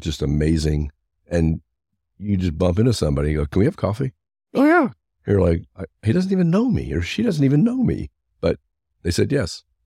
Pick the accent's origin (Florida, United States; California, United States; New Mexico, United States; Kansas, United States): Florida, United States; moved away; also born or lived in Texas; I grew up in Florida, and then Texas was a little stopover and came here. I would tell you I'm going to never move to Indiana, but I got transferred with a company and they moved me here